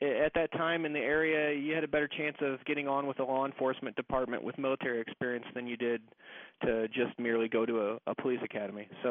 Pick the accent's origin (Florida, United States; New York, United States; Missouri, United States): Missouri, United States; St. Peters; I'm originally from St. Peter's.